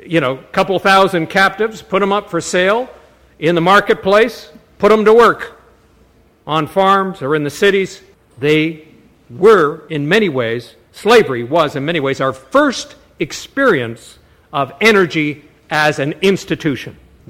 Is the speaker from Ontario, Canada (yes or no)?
no; Calgary, Alberta, Canada; I'm from Calgary, Alberta